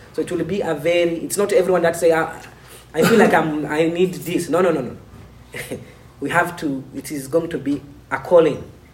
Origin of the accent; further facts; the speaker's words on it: Bujumbura, Bujumbura Mairie, Burundi; born there; Yeah, I was born in Burundi, Bujumbura, the capital city.